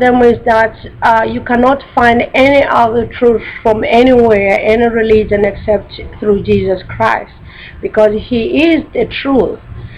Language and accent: English; Tanzania; I'm from Tanzania.